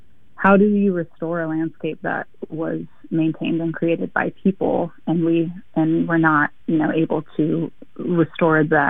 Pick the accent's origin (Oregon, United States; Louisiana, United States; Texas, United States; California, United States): Oregon, United States; You know, growing up in Oregon, you kind of think that this colonized landscape is natural and what it has always looked like.